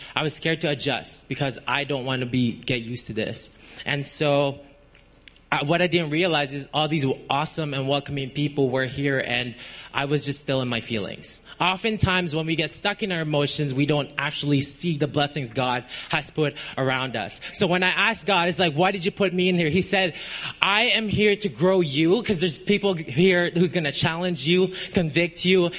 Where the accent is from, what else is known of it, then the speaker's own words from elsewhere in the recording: Philippines; now in Canada; I am not from Canada. So I am from the Philippines.